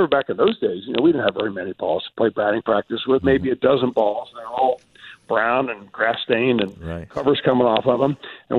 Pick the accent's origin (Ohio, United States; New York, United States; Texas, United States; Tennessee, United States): Ohio, United States; Cincinnati; And I told him I was from Cincinnati.